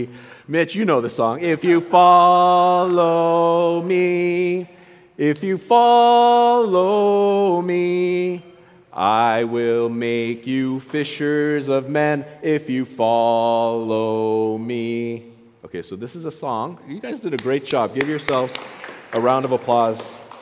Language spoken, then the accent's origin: English; United States; Now, when I was a kid and I was taught that song, and I grew up in the United States